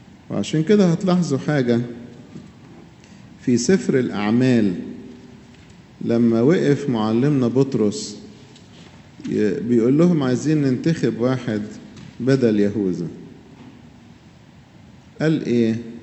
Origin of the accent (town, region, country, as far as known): Egypt